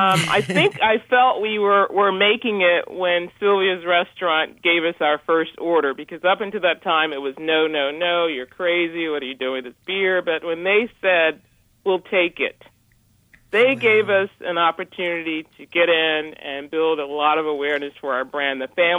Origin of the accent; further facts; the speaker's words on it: the South, United States; I grew up in the South. A lot of culinary and people in our families from the South all over.